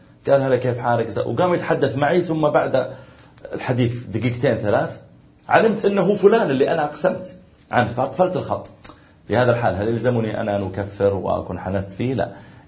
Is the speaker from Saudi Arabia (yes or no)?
yes; Saudi Arabia; يعني مثلا لو مثلا عندنا في السعودية